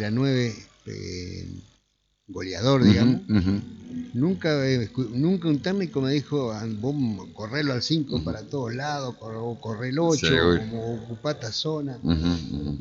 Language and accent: Spanish; Buenos Aires, Argentina; Volví a mi barrio. Yo soy de Pompeya. El club lo tengo a dos cuadras de mi casa.